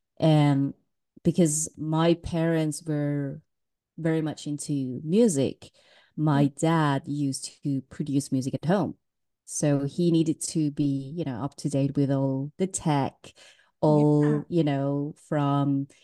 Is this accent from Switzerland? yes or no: yes; Switzerland; So I'm originally from Korea, but I was born and raised in Switzerland.